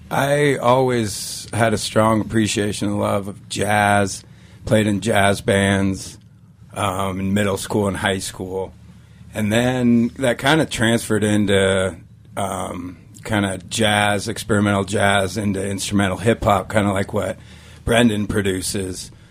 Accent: Denver, Colorado, United States; But I grew up mostly in South Denver, the southern suburbs of Denver.

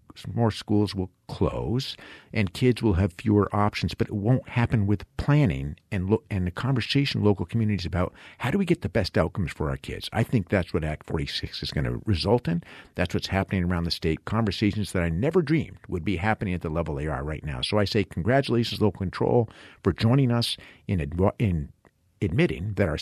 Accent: Vermont, United States; different from when I was a kid growing up in Vermont

